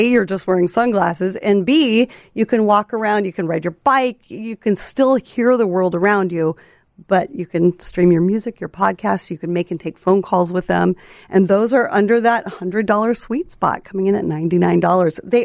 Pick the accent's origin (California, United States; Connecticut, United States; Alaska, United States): Alaska, United States; I'm from Alaska and a big fishing family.